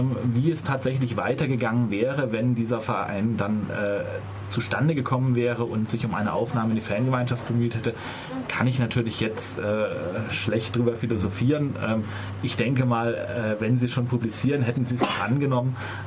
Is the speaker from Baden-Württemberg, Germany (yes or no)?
yes; Freiburg, Baden-Württemberg, Germany; born there; Also ich bin in Freiburg geboren